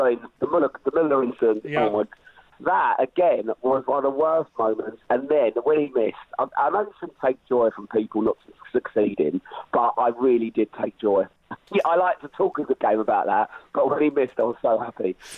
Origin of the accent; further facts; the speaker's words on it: England, United Kingdom; because we're English, we're always losing to the Germans.